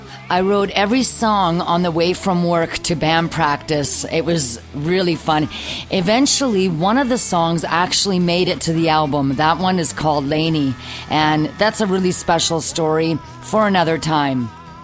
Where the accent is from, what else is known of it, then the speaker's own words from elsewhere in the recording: Canada; I'm from Canada, and I am super happy to be here with you today.